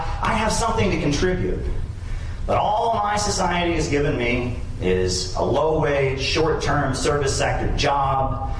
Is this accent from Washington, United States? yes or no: no; Orrville, Ohio, United States; I'm from Orrville, Ohio.